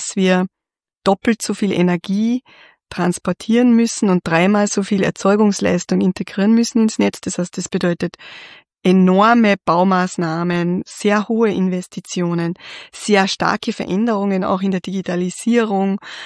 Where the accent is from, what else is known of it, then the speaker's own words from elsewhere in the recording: Flachau, Salzburg, Austria; Ich bin in Salzburg aufgewachsen, in Flachau, in einem Skigebiet.